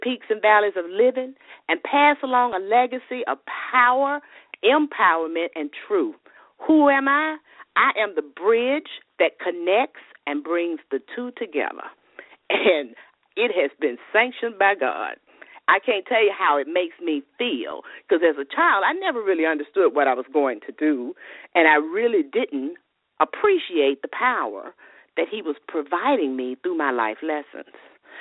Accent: Birmingham, Alabama, United States; Well, I am originally from Alabama, Birmingham in particular. And I grew up in a relatively small family with my mom and dad and my sisters.

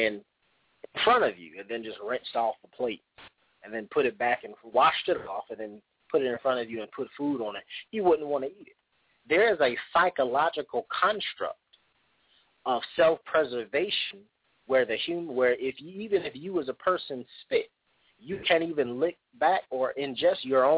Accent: the South, United States; and I'm from the South again, so, but some of us eat chitlins.

